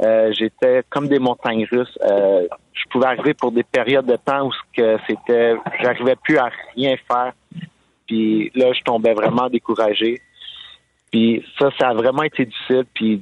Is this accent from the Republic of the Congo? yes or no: no; Vaudreuil, Quebec, Canada; Mes premiers coups de patin, j'avais environ 4-5 ans à Vaudreuil.